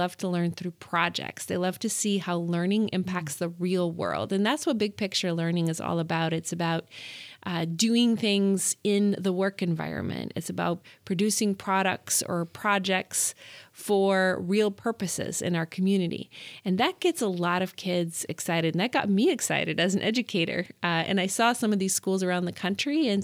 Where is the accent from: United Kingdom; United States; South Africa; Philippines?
South Africa; So both my parents were healthcare professionals, and I grew up in South Africa, in a time that was pretty tumultuous.